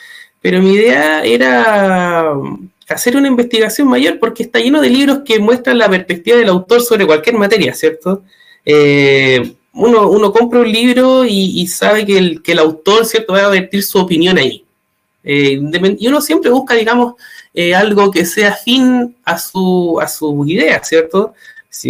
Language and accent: Spanish; Chile; de Chile. Vivo en la región de Valparaíso, Viña del Mar.